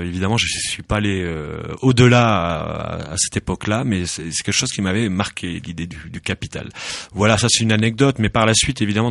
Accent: Rodez, Occitanie, France; je suis Aveyronnais, né à Rodez. J'ai grandi petite enfance à Rodez. Un peu après, évidemment, sur Aunay-le-Château, la commune que j'habite encore en ce moment.

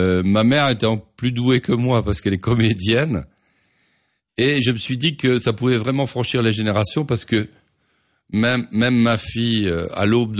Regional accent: Mons, Wallonia, Belgium; En réalité, c'est surtout autour de la ville de Mons, donc ma ville natale.

